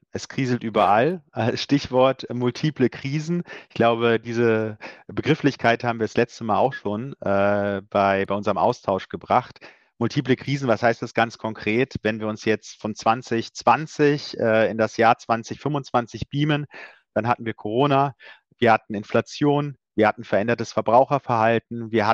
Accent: Germany; Ich komme ja auch aus dem Südwesten, also aus dieser Ecke.

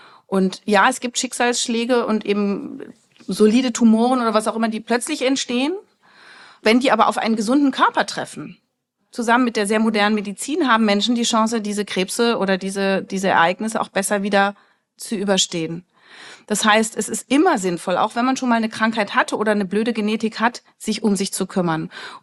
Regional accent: Berlin, Germany; ich komme aus Berlin

